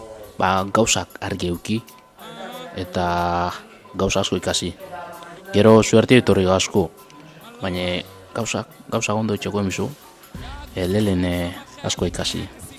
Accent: Senegal; Basque is a second language; moved away; nire herriko dakarri beste hori bat, beste musika bat, roi kultura, gero kultura da, baina nik asko zen zuten dutena da rap, Senegaleko.

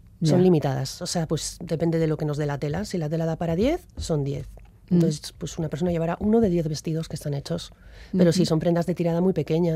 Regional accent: Bilbao, Basque Country, Spain; born there; nací en Bilbao. He vivido 11 años

